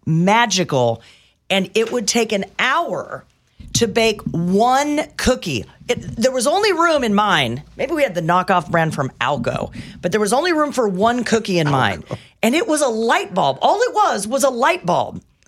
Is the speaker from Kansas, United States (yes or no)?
yes; Topeka, Kansas, United States; We watched all those growing up as a family growing up in Topeka.